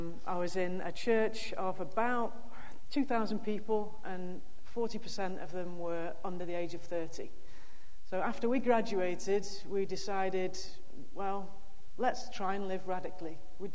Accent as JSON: {"language": "English", "region": "England", "country": "United Kingdom", "tie": "born or raised there", "said": "I grew up in England. In a non-Christian home, less than 2% of people even go to church in England."}